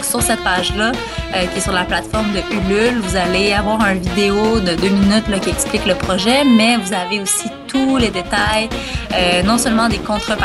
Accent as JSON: {"language": "French", "town": "Montreal", "region": "Quebec", "country": "Canada", "said": "parce qu'on vient de la ville, on vient de Montréal"}